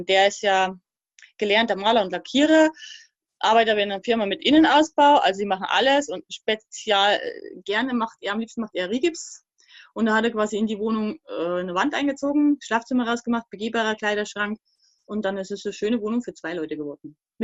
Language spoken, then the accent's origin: German; Thuringia, Germany; also born or lived in Bavaria; now in Portugal; seit Oktober 2019 jetzt hier in Portugal. Also ich komme ursprünglich aus der DDR.